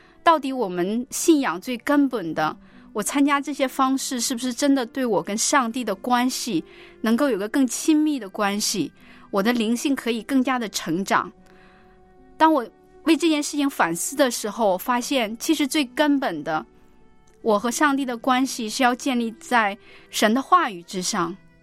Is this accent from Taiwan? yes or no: no; Heilongjiang, China; 大家好，我是来自于黑龙江的